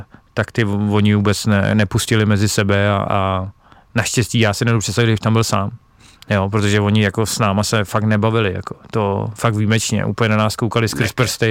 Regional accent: České Budějovice, South Bohemian Region, Czechia; jsem z Budějovic, nedám na své rodné město dopustit

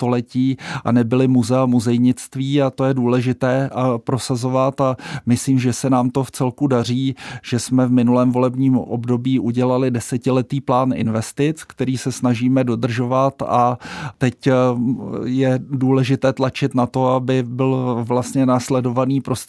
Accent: Příbram, Central Bohemian Region, Czechia; protože jsem z Příbrami a na kterou se velmi těším

